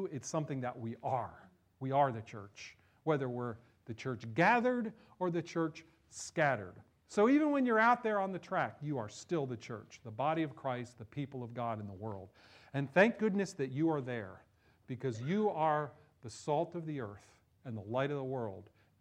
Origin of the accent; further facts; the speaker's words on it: New Jersey, United States; I grew up in New Jersey.